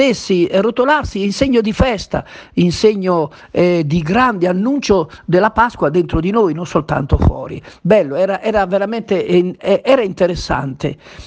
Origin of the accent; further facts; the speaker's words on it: Castignano, Marche, Italy; Ricordo fin da piccolo, e lo vedo ancora nel mio paese, a Castignano, vedo ancora i dolci pasquali